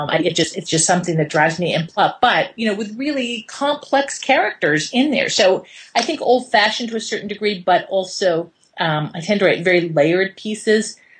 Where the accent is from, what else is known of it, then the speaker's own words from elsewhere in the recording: Waltham, Massachusetts, United States; I grew up in Waltham, so it was right down the street from the Spingold Theater at Brandeis, and there was the Hovey Players in Waltham.